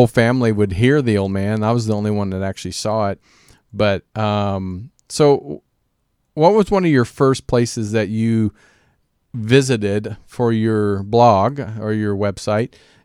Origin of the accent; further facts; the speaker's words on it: Kansas, United States; I knew where I grew up in Kansas, outside of my hometown.